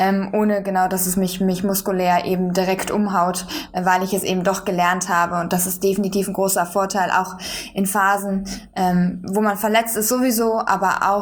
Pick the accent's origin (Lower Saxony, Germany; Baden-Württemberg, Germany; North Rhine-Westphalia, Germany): North Rhine-Westphalia, Germany; Bonn; now in Berlin, Germany; Ich bin in Bonn zur Schule gegangen und genau, in Berlin habe ich dann nach der Schule die besten Möglichkeiten gesehen